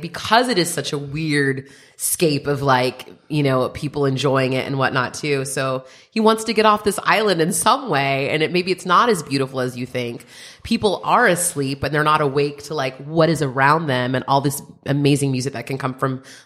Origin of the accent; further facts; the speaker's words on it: San Diego, California, United States; I'm from San Diego.